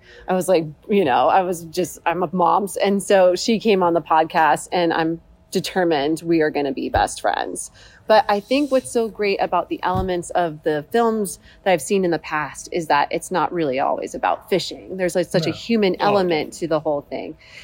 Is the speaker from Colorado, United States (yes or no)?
yes; Colorado Springs, Colorado, United States; I'm originally from Colorado Springs.